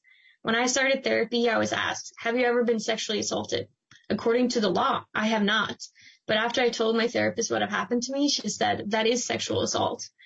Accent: Norway; Growing up in Norway, I always watched American movies, amazed by the effort law enforcement put into solve crime.

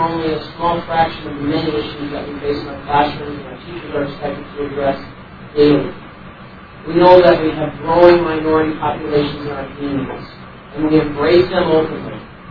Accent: Burdock, Minnesota, United States; I grew up in Southwest Minnesota, graduated from the little town of Burdock.

